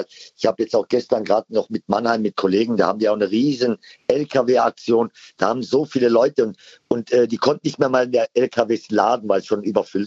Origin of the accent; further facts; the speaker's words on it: Turkey; Erstmal nicht nur, weil ich selber Landsmann bin, aus der Türkei bin